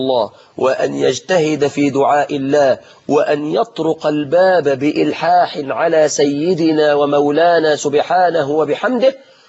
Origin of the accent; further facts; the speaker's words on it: Egypt; في بلادنا مصر وفي بلادنا العربية والإسلامية